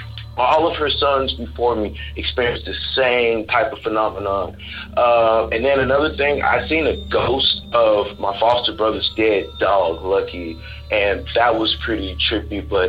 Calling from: Texas, United States; I'm calling from Texas.

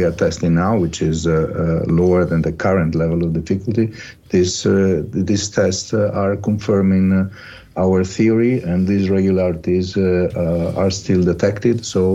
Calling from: Milan, Lombardy, Italy; English is a second language; I'm calling from Milan

